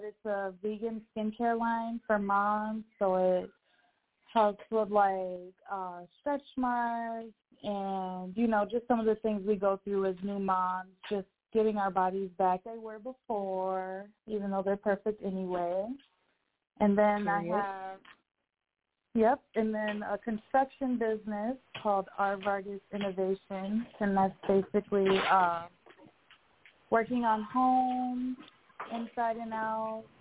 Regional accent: Minneapolis, Minnesota, United States; I'm from Minneapolis. I have my own skincare line.

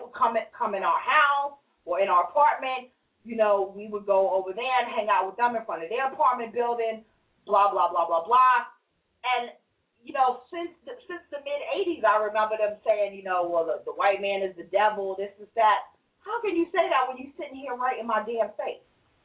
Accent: Queens, New York, United States; growing up on Parsons and Hillside in Jamaica, Queens, we used to have, you know, it was myself, my sister, and my mother.

